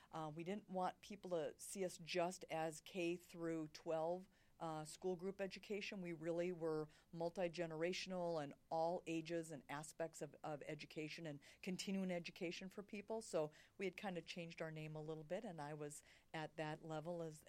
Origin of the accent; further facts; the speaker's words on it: Mankato, Minnesota, United States; Mankato was where I grew up, just south of the Twin Cities.